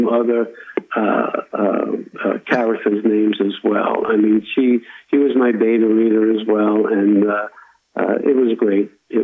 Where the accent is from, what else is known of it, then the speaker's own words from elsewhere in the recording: Bronx, New York, United States; when I grew up in the Bronx, there was a Hoffman Street and Tremont Avenue.